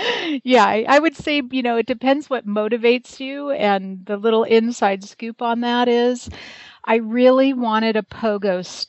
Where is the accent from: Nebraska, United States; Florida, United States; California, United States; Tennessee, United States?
California, United States; Okay. I grew up in Southern California.